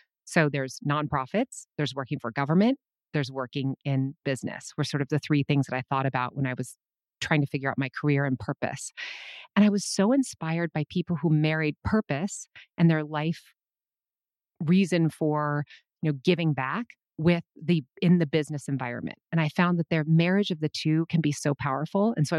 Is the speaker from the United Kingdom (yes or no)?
no; Minnesota, United States; born there; So I was born in 1974. And I was born in Minnesota, and my childhood was, you know, a lot of sort of a typical childhood